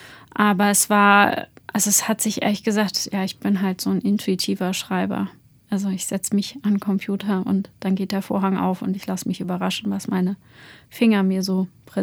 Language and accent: German; Frankfurt, Hesse, Germany; ich komme ja aus Frankfurt